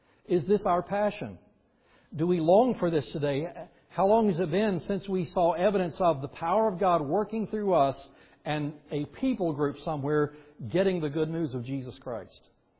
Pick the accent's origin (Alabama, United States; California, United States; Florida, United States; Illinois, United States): Alabama, United States; I was born in Alabama, so I grew up in the South.